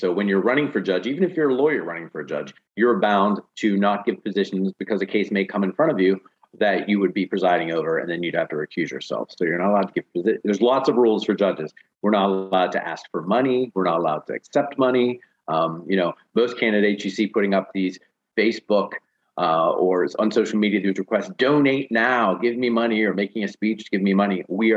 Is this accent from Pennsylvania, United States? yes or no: yes; McKeesport, Pennsylvania, United States; So I grew up in the steel towns outside of Pittsburgh, which is about 10 miles outside of Pittsburgh, a city called McKeesport, which was once one of the largest steel producers in the world.